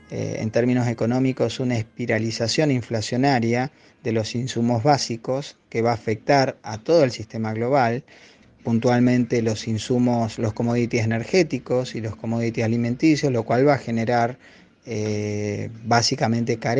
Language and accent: Spanish; Argentina; soy ciudadano argentino y todos sabemos, lleva básicamente 30 años de proceso inflacionario